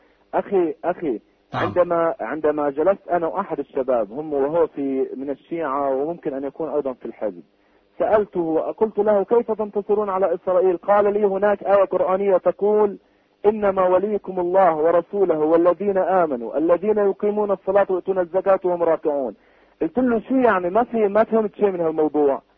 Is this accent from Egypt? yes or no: no; Lebanon; عندنا في لبنان